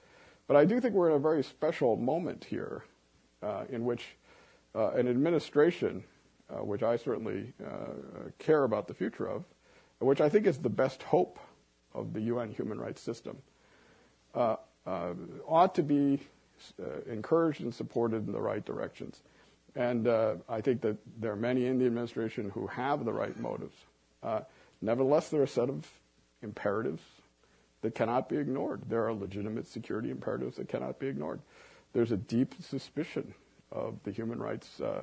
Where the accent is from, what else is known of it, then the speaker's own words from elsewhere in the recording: South Korea; I'm from South Korea, as my parents.